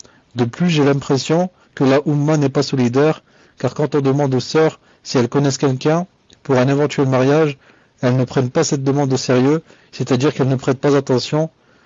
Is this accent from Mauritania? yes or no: yes; Mauritania; Je suis mauritanienne.